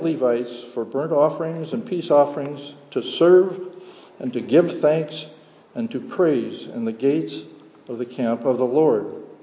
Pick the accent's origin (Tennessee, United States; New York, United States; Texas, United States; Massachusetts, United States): Massachusetts, United States; Salem; born there; Now, I was born in Salem, Massachusetts